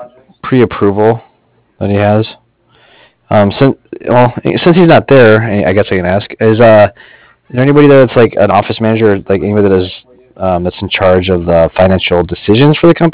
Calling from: Cardiff, California, United States; And I'm calling from Cardiff. It's Cardiff, like Frank.

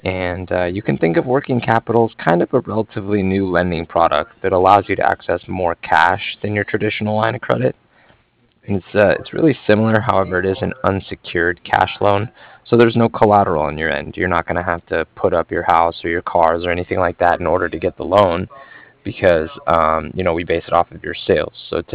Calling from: Cardiff, Wales, United Kingdom; I was just calling from Cardiff

